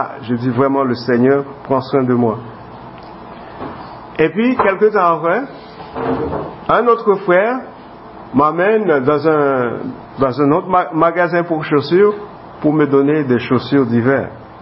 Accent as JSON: {"language": "French", "country": "Haiti", "lives_now": "Belgium", "said": "Moi, je me rappelle quand j'ai quitté Haïti, j'avais quitté toute ma famille, j'avais quitté tout derrière moi. Et puis j'arrive en Belgique."}